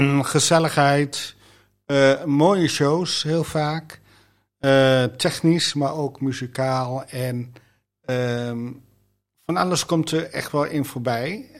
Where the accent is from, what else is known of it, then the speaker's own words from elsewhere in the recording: Enter, Overijssel, Netherlands; now in Almelo, Netherlands; Ik ben opgegroeid in Enter. En ik woon sinds 28 december 1989 in Almelo.